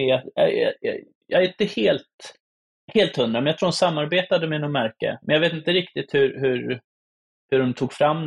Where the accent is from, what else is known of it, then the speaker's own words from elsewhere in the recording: Sweden; Men jag är svensk.